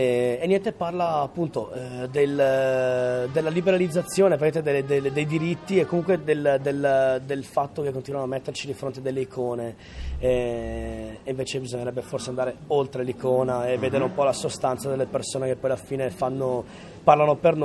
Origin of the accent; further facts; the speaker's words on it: Vicenza, Veneto, Italy; Di Vicenza.